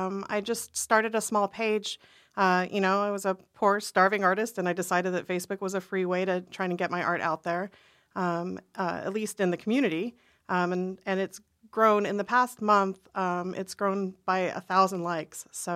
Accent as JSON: {"language": "English", "region": "Florida", "country": "United States", "tie": "born there", "also_born_or_lived": "Hawaii / Illinois / Oklahoma / Texas", "said": "Originally, I was born in Florida, but I've moved around. I was in a military family. My dad was in the Air Force, so we've moved from Hawaii to Illinois to Oklahoma, Texas, all over the place."}